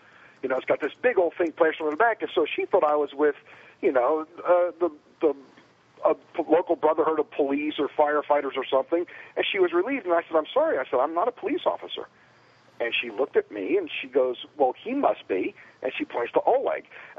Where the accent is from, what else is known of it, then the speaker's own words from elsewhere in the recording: New York, United States; I'm like, and I'm a New Yorker where you just don't do that.